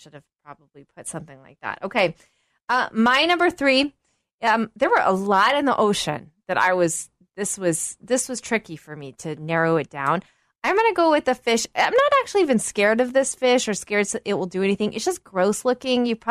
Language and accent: English; Oklahoma, United States; I grew up with a healthy fear of these because I am from Oklahoma and these are all over Oklahoma.